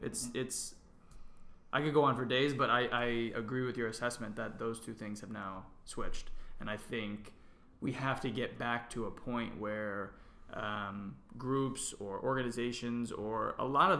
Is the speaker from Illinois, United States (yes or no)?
no; Connecticut, United States; I grew up in Connecticut. You could go to Syracuse.